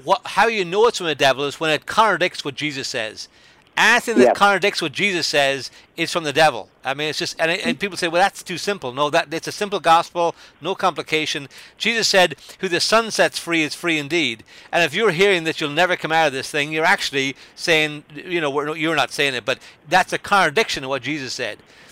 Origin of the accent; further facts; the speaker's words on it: Dundalk, County Louth, Ireland; also born or lived in Mayo; now in United States; I live in the United States, but I'm originally from Ireland. I was actually born in Mayo in the West and moved to Dundalk.